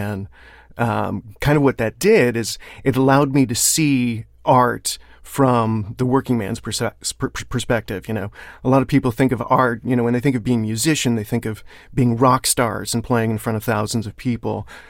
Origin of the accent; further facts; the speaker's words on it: California, United States; Well, I grew up in the Bay Area back in the 80s, which, you know, if you get the choice, it's a pretty nice place to grow up.